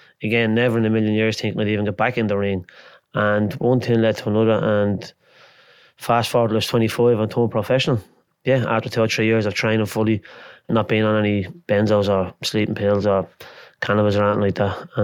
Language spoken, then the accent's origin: English; Dublin, Leinster, Ireland; from Northern City. I grew up in Henrietta Street, born around Henrietta Street, till I was about 8 or 9. Then my dad bought a house in Mount Joy Street, which he moved up there then.